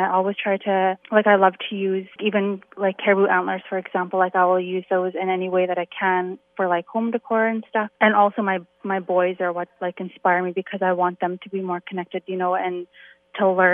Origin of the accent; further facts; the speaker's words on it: Inuvik, Northwest Territories, Canada; And then I know that like I'm from Inuvik, so I try to make sure that I can offer that to other people